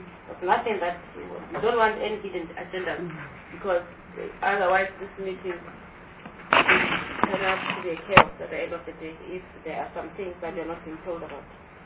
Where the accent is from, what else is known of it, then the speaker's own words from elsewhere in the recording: South Africa; and I'm from Free State and the Western Cape both. First Western Cape, and then Free State